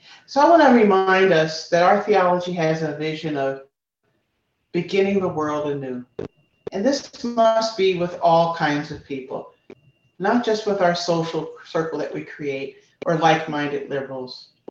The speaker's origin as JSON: {"language": "English", "region": "East Coast", "country": "United States", "said": "because I'm from the East Coast, and the first question I ask someone is, what do you do?"}